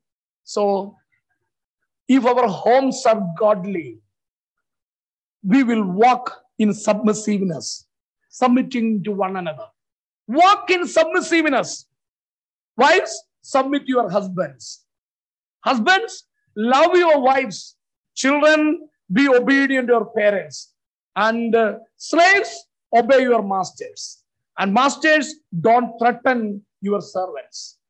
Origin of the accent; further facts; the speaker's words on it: Kerala, India; I am from Kerala in India.